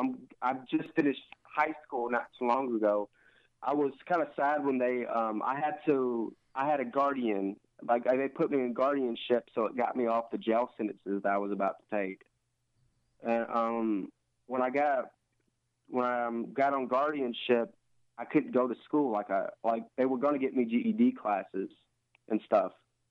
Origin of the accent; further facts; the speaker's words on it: Paducah, Kentucky, United States; now in Lexington, United States; I'm from Paducah, Kentucky.